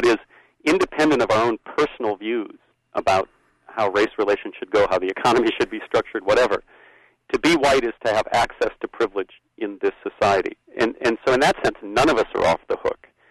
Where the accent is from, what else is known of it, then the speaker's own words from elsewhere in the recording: North Dakota, United States; Actually, I come from North Dakota, which is, you know, an extremely white part of the world.